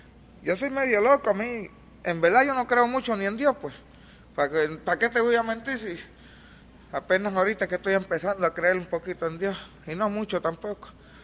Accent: Puerto Rico; soy boricua, hispano como somos, de la raza 100%.

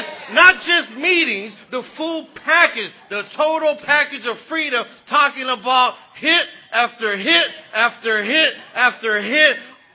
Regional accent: Los Angeles, California, United States; now in New York City, United States; I'm from East L.A. I was born and raised in East L.A. I live out here on the East Coast now. I live in New York City.

